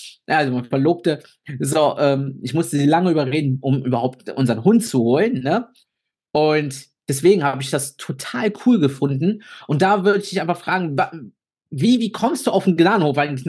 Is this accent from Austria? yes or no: no; Italy; now in Germany; Weil ich bin Italiener, bin 1,60 groß, klein, wie man es nimmt.